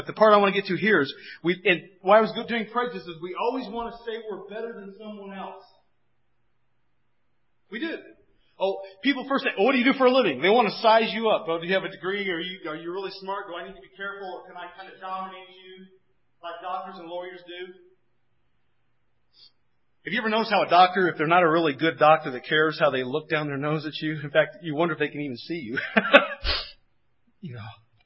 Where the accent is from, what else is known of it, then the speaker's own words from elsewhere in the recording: Indiana, United States; When I was raised in Indiana, I worked with Kentuckians, and Kentuckians in that part of southern Indiana had the Klan.